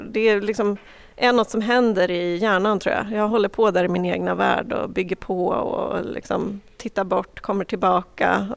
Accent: Norrköping, Östergötland, Sweden; now in Tyresö, Sweden; och är inte från Tyresö från början. Jag kommer från Norrköping men har bott här sedan 2017.

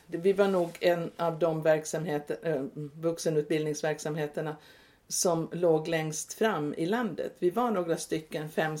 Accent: Turku, Southwest Finland, Finland; born there; Jag föddes i Åbo under kriget.

